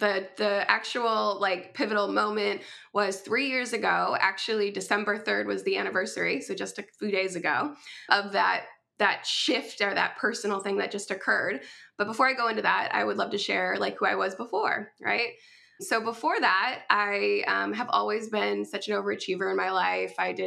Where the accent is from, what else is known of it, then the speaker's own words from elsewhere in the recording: California, United States; I am from Southern California